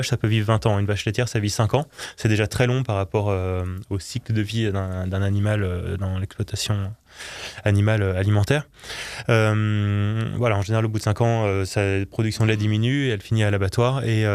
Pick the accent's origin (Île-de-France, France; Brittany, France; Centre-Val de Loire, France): Brittany, France; je suis breton d'ailleurs